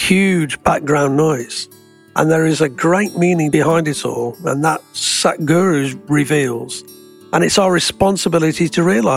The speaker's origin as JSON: {"language": "English", "region": "Midlands", "country": "United Kingdom", "said": "I'm also from the Midlands, which is also in the UK."}